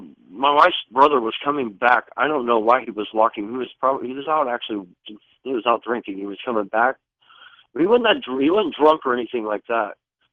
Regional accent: Ohio, United States; I took off running because I'm from Ohio. I'm from Cincinnati, a little town outside of Cincinnati.

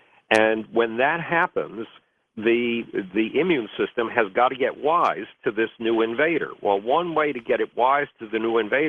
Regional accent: Buffalo, New York, United States; Well, when I was a kid, when I was 10 years old, basically nobody in Buffalo, New York, my hometown, wanted to have anything to do with me.

